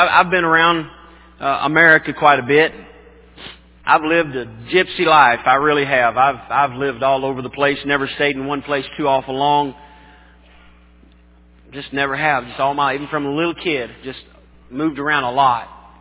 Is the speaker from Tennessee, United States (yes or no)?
yes; Tennessee, United States; I grew up in Tennessee. I loved it as a kid, getting up in the morning and sitting out on the porch.